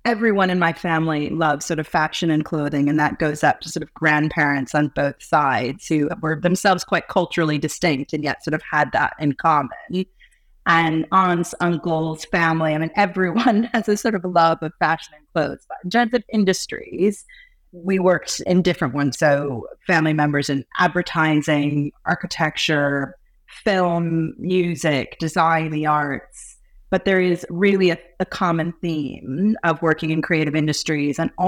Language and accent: English; New York City, New York, United States; I grew up in New York City and outside New York City. I really spent my entire life there.